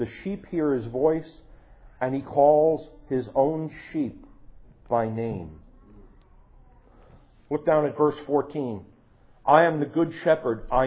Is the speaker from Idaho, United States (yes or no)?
no; Bronx, New York, United States; I know, I'm from the Bronx. I don't think I saw sheep until I went to Michigan, all right?